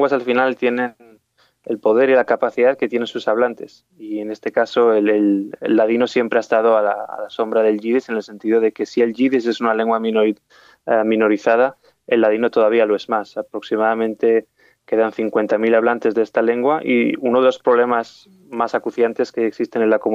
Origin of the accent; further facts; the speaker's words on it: Zaragoza, Aragon, Spain; Sí, nacido y crecido en Zaragoza. Sí, estudié en la Universidad de Zaragoza inicialmente.